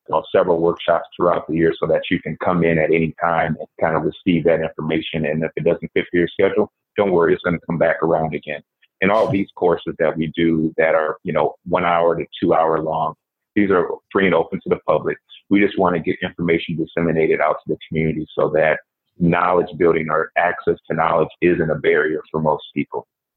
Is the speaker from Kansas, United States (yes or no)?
no; Minneapolis, Minnesota, United States; So I'm from this community. I'm from North Minneapolis.